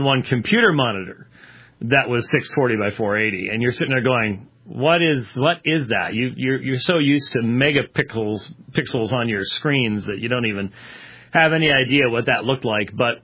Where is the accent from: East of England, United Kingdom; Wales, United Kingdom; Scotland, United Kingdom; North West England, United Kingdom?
Scotland, United Kingdom; because, you know, I'm Scottish.